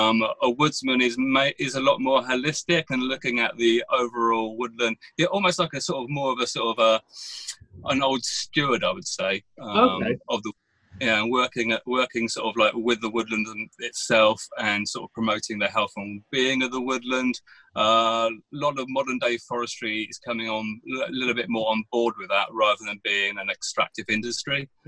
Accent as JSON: {"language": "English", "region": "South East England", "country": "United Kingdom", "tie": "born or raised there", "said": "I grew up in Berkshire, but in the Chiltern Hills. And we had a big, lovely woodland right on our back doorstep."}